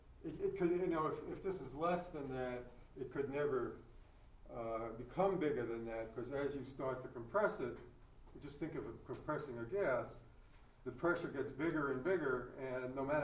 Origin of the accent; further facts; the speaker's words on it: New York, United States; I'll call them voids, since I'm from New York